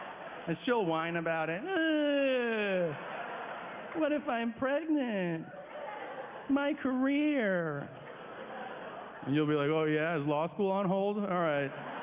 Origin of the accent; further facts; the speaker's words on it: California, United States; I was like, I'm from Southern California.